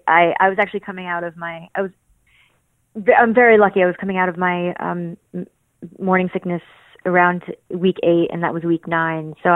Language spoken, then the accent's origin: English; New York, United States; accent: Brooklyn; especially growing up in New York. So it was going to be that I was going to have a deeper voice and a subtle, like Brooklyn accent.